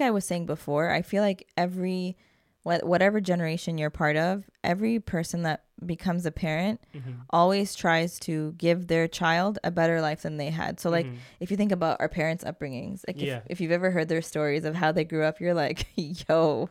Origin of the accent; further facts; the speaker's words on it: Canada; I was born and raised in Canada